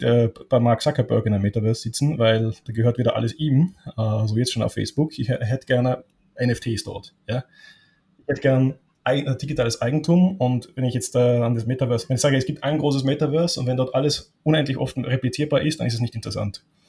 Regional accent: Tyrol, Austria; Ich bin Tiroler, ergo kannst du mit mir nicht viel mit Fußball anfangen

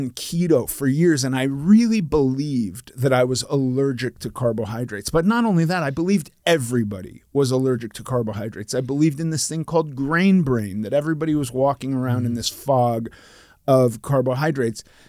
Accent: Los Angeles, California, United States; You know, I was raised in Los Angeles, and most of my life I spent in Los Angeles, which is a real big epicenter for these kind of wacky diets.

